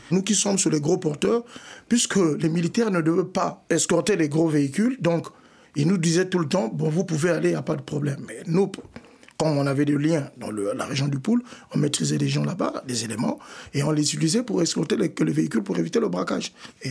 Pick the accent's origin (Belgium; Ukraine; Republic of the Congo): Republic of the Congo; now in France; Je suis du Congo-Brazzaville. Je suis parti du Congo-Brazzaville le 1er septembre 2017 et je suis arrivé en France le 2 septembre 2017, c'est ça.